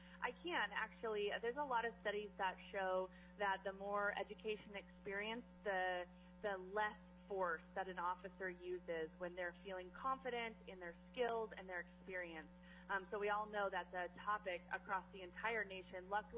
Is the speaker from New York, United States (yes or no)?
no; Alaska, United States; I'm born and raised in Alaska, and we are seeing just a huge amount of our folks leaving in droves after 5 years.